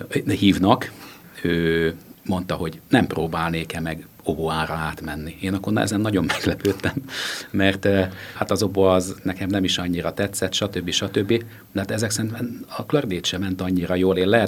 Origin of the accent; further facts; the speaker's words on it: Tata, Komárom-Esztergom, Hungary; born there; Én Tatán születtem egyébként